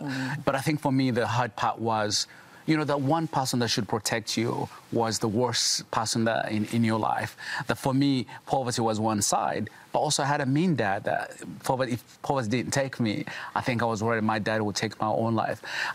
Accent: Uganda; born there; So I was born in Uganda from the poor of the poorest.

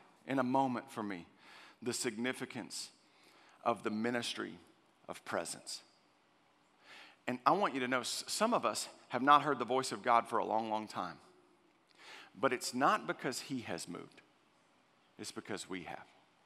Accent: Texas, United States; I grew up in Central Texas. I've told you guys this before. I went to a small private Christian school

